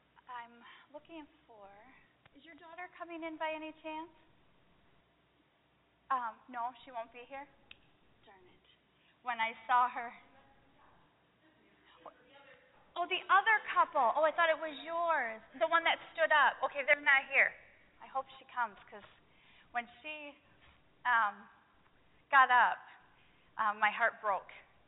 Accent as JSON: {"language": "English", "town": "Green Bay", "region": "Wisconsin", "country": "United States", "said": "I am from Green Bay, Wisconsin."}